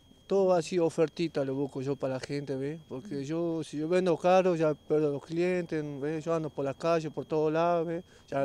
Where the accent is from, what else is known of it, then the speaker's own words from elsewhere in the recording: Salta, Argentina; Vengo de Salta Capital